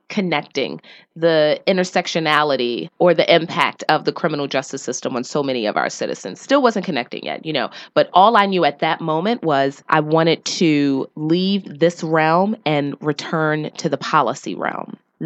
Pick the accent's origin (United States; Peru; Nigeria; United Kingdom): United States; Baltimore, Maryland; born and raised in Baltimore City, I was just like, holy crap.